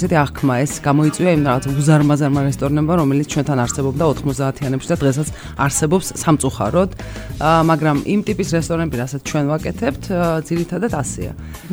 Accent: Kutaisi, Imereti, Georgia; მე ხო იმერელი ვარ, ქუთაისელი, აბა რა.

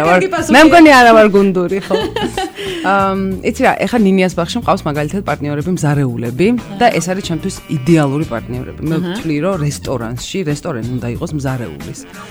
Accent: Kutaisi, Imereti, Georgia; მე ხო იმერელი ვარ, ქუთაისელი, აბა რა.

